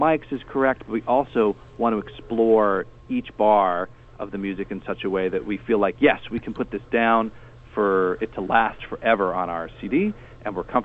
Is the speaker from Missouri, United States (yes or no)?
no; Boston, Massachusetts, United States; I grew up in Boston, and they had a youth symphony series.